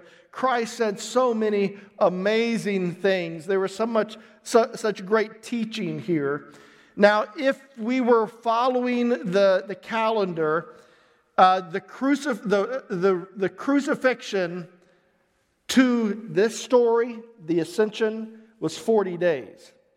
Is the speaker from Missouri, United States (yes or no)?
yes; Missouri, United States; I'm a hillbilly from Missouri.